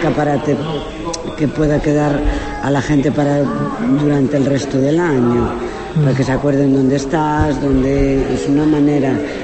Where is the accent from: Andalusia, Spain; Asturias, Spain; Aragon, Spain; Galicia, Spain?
Asturias, Spain; Vegadeo; Soy de aquí, de Vegadeo, sí.